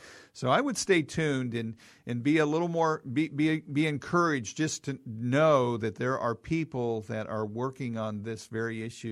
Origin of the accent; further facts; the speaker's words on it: Missouri, United States; Let's go to my home state, the Show Me State of Missouri.